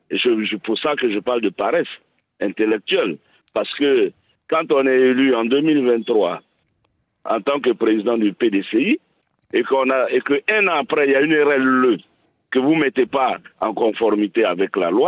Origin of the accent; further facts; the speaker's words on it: France; Je le dis, en tant que Français, c'est un devoir.